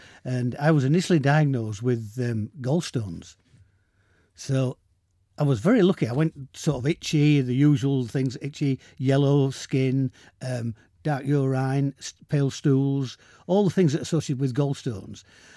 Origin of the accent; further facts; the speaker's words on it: Bridlington, Yorkshire and the Humber, United Kingdom; I'm from Bridlington, yeah.